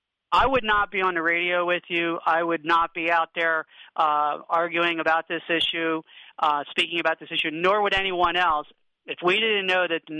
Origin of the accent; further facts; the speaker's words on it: United States; And as an American, I feel terrible about what happened